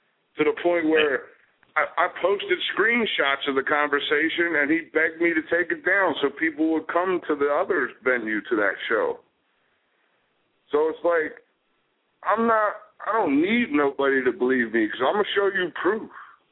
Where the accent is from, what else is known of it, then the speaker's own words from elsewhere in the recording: Philadelphia, Pennsylvania, United States; I'm from Philly, and if anybody knows any history about Philly rappers, that's what Philly does.